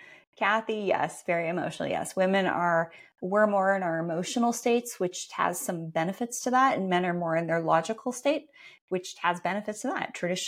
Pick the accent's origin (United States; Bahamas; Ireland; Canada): Canada; I'm from Canada, and Canadian women, I think, are just built differently